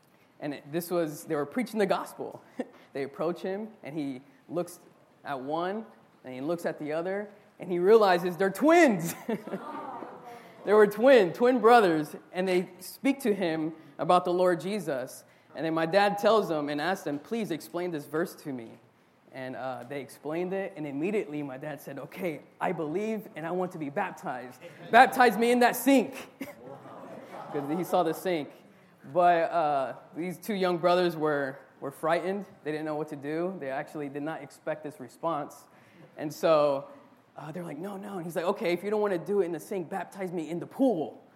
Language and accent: English; Long Beach, California, United States; born there; now in Boston, United States; I'm originally from, I was born in Long Beach, California, so out in the West Coast.